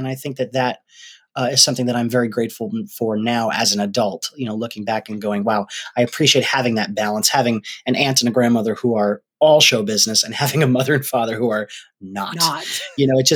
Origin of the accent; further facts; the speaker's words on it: Rhode Island, United States; We're from Rhode Island.